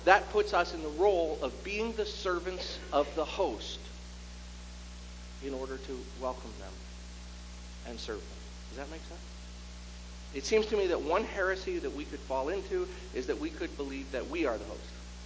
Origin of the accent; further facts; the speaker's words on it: Scotland, United Kingdom; I'm Scottish, okay?